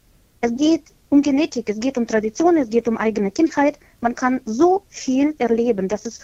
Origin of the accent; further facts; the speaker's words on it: Ukraine; now in Germany; Ich bin sehr lange in Deutschland, also Vierteljahrhundert, und ich bin gebürtige Ukrainerin